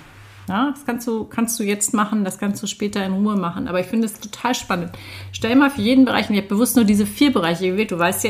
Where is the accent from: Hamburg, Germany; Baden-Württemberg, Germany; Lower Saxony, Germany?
Lower Saxony, Germany; Hanover; meiner Heimatstadt Hannover